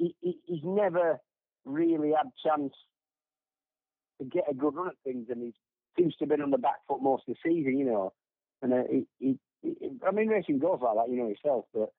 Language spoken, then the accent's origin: English; United Kingdom; obviously, I'm a Brit